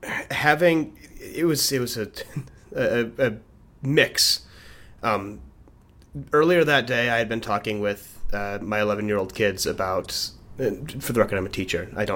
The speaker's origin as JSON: {"language": "English", "country": "United States", "said": "as an American, I talk about it so often."}